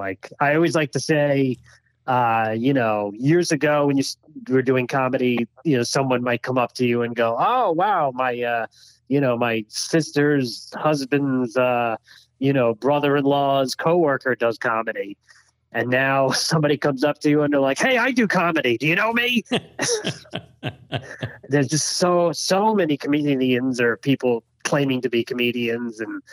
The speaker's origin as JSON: {"language": "English", "region": "New York", "country": "United States", "said": "So I'm originally from Long Island."}